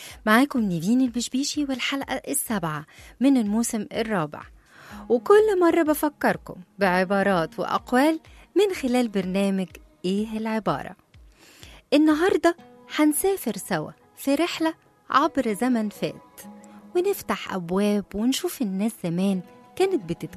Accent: Egypt; وإحنا كمصريين متميزين بلهجتنا المصرية

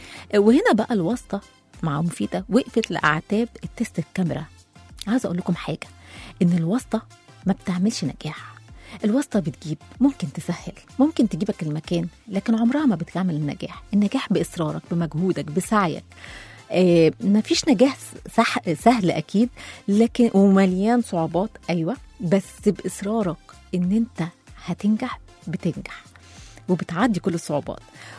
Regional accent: Egypt; لا ده احنا ما شاء الله لا لا كمصريين بنحب الحاجات دي

